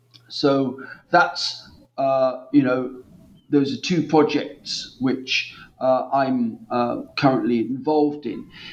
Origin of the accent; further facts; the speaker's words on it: Norwich, East of England, United Kingdom; I've just written another book on an Anglo-Dutch poet who lived in my hometown of Norwich in the 17th century.